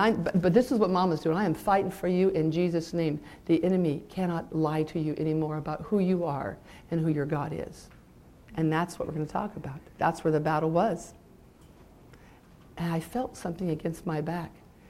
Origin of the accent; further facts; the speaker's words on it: California, United States; I know some of you think I'm tweaky, I'm from California